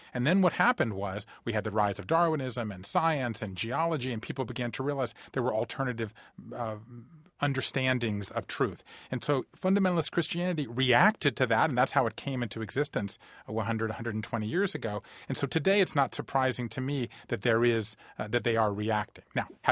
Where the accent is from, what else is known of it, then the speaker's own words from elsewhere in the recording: the South, United States; You said I grew up in the South. I mean, I witnessed the tail end of this even growing up in the 1960s.